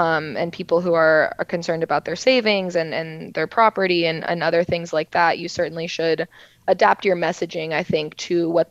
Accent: Florida, United States; I mentioned earlier, I grew up in South Florida and my parents live really close to the beach.

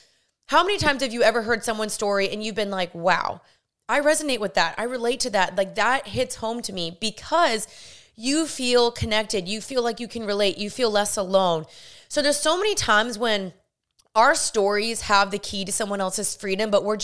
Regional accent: Dallas, Texas, United States; now in California, United States; I'm from Dallas and I moved to California when I was there.

